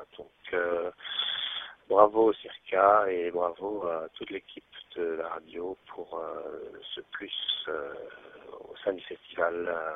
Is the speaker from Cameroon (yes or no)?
no; Bordeaux, Nouvelle-Aquitaine, France; Je viens de Bordeaux